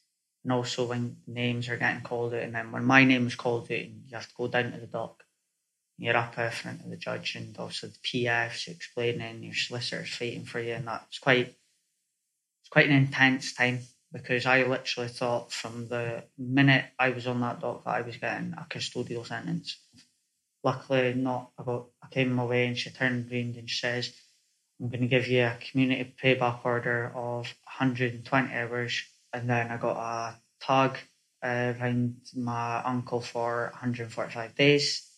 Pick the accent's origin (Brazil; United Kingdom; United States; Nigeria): United Kingdom; Elgin, Scotland; 19 years old, and I'm from Elgin Murray, Scotland.